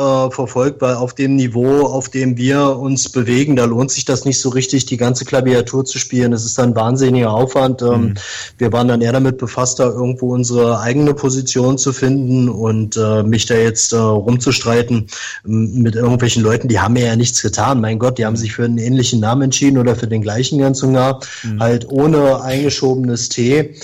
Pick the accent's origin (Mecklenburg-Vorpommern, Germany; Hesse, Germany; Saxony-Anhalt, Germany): Saxony-Anhalt, Germany; Wir kommen aus Sachsen-Anhalt, aus einem, ja, aus einer Kleinstadt zwischen Magdeburg und Halle